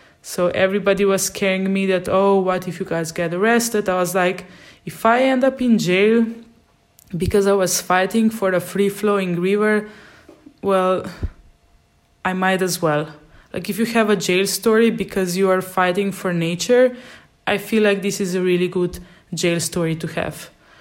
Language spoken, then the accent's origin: English; Slovenia; I moved from the beautiful Dolomites in northern Italy back to my home country of Slovenia, that is very well known for its alpine environment, and 60% of the country is covered in forest.